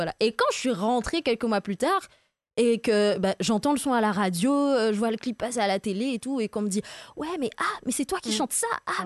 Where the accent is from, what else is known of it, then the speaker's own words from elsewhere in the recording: Guadeloupe, France; moved away; En fait, j'ai vécu en Guadeloupe, j'ai grandi en Guadeloupe, mais c'était tellement habituel.